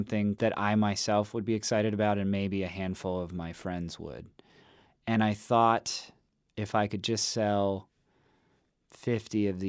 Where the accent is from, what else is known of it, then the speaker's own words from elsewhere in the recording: California, United States; But musically, the California thing is growing up with a real deep connection to the dia